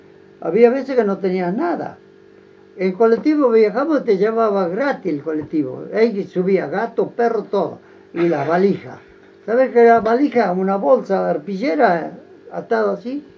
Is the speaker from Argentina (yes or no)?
yes; General Pinedo, Chaco, Argentina; born there; En el Chaco, en General Pinedo.